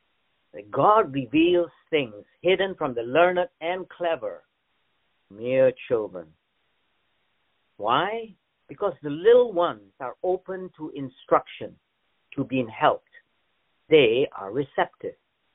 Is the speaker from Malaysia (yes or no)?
yes; Malaysia; As a kid growing up in Malaysia, one thing I enjoyed about Christmas is opening presents, of course.